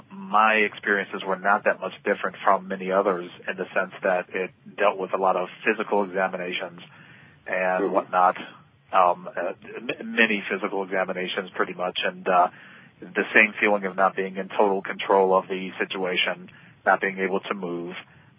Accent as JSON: {"language": "English", "region": "Ohio", "country": "United States", "said": "And, you know, we're from Ohio, so it was a good long drive."}